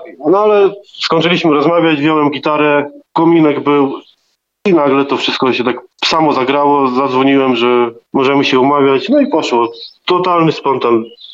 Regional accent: Kolno, Podlaskie Voivodeship, Poland; pierwsze moje kapele tam u siebie w Kolnie to właśnie w tym kierunku i pewnie to zostało.

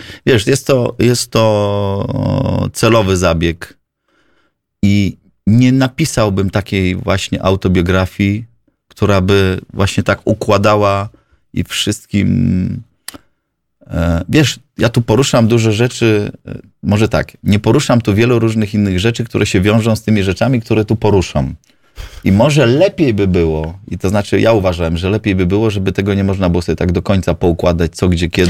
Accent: Warsaw, Masovian Voivodeship, Poland; Ja wychowywałem się w Warszawie.

